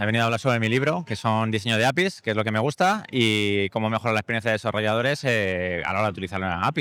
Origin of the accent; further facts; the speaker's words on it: Madrid, Community of Madrid, Spain; Vengo de Madrid.